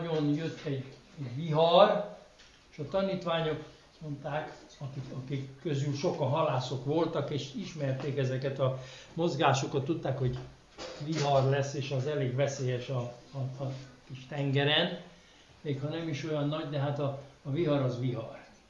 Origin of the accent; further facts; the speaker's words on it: Lake Balaton area, Hungary; olyan, mint a Balaton, ahonnan én jöttem, az is tó, is tenger is